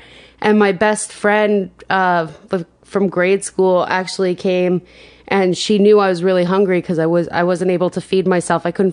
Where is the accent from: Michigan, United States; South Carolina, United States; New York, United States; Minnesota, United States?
New York, United States; Rocky Point; I grew up on Long Island in Rocky Point.